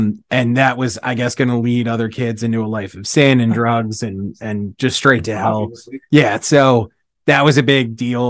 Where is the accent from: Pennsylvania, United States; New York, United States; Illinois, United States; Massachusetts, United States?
Pennsylvania, United States; Philadelphia; Northeast Philly.